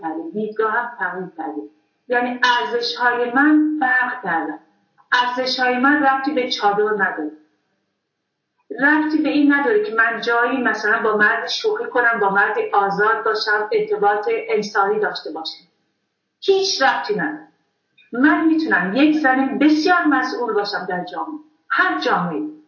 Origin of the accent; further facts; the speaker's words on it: Iran; نه خود من ایرانیم ولی خب چه سال هاست در غرب زندگی میکنم،